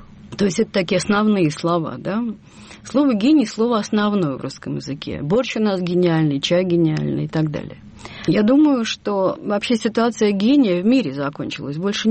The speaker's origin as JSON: {"language": "Russian", "region": "Saint Petersburg", "country": "Russia", "tie": "born or raised there", "said": "я родилась в Питере и жила в Ленинграде."}